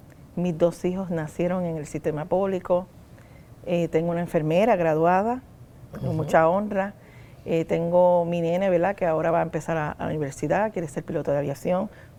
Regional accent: Aguadilla, Puerto Rico; Es mi pueblo natal, donde yo nací, me crié. Mi familia es de Aguadilla, del barrio Palmar de Aguadilla.

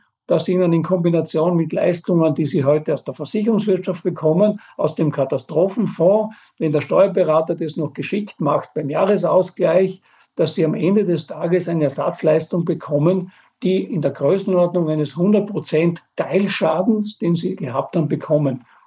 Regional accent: Styria, Austria; Ich bin in einer Bergstadt in der Obersteiermark aufgewachsen, mit absoluter sozialdemokratischer Mehrheit

